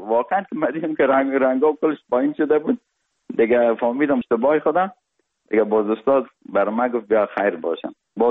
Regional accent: Kabul, Afghanistan; also born or lived in Parwan; تولدم در ولایت پروان شده و بعد از او 40 روزه بودیم که پدرم مرا کابل آورد، چون وظیفه ایشان در کابل بود و ما در سایه کوتی سنگی کابل بزرگ شدیم. ما 12 ساله بودم

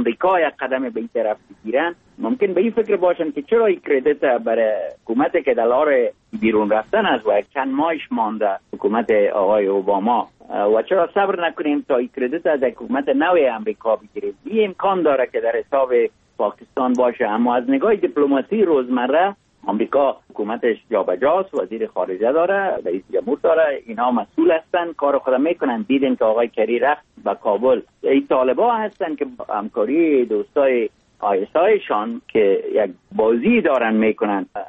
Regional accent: Mazar-i-Sharif, Balkh, Afghanistan; born there; شروع میشه کتاب با بحث درباره زادگاهم که در افغانستان در مزار شریف چطور بود

